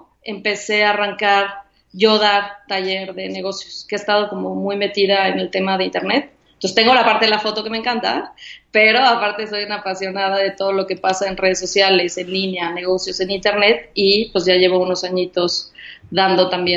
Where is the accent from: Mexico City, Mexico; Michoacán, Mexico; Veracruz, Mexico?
Mexico City, Mexico; born there; Soy tabasqueña de corazón, digo de corazón porque no nací ahí, nací en el DF, pero siempre me he sentido tabasqueña.